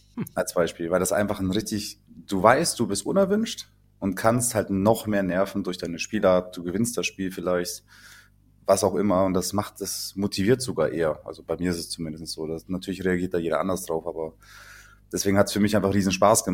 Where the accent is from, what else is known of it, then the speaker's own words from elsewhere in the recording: Augsburg, Bavaria, Germany; Gebürtig Hannoveraner bin ich nicht. Ich komme aus Augsburg, unten aus Bayern.